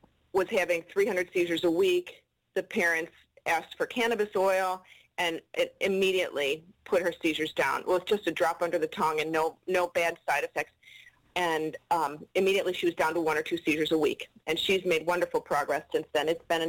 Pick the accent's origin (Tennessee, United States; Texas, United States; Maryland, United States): Texas, United States; I'm from Texas, and I have a 17-year-old son with autism